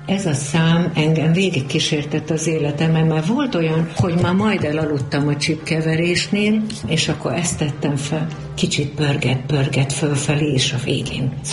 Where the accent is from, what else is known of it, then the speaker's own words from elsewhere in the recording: Palócföld, Hungary; Ez megint csak az, hogy a palótságot, én nem születtem palócnak, de azzá váltam. Mert ez a kultúra vett körül. Ízig, vérig palócnak mondom magam.